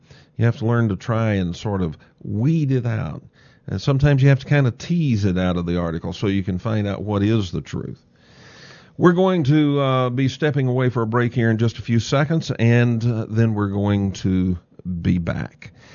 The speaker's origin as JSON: {"language": "English", "region": "Texas", "country": "United States", "accent": "Texas", "said": "And I said, yes, I'm from Texas. How could you tell? Because I was speaking Serbian. But he could hear Texas accent in my Serbian speech."}